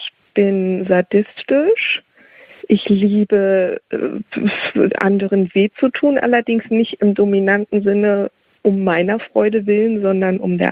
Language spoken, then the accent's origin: German; Hesse, Germany; Und ich komme aus Nordhessen